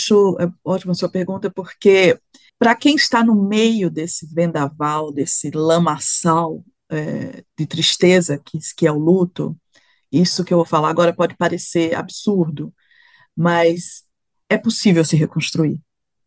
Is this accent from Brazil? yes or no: yes; Recife, Pernambuco, Brazil; na vila onde eu nasci, onde eu cresci, no Recife, no IPSEP